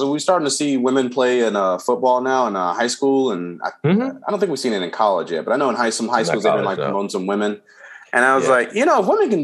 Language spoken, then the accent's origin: English; Compton, California, United States; Dude, I grew up in Compton.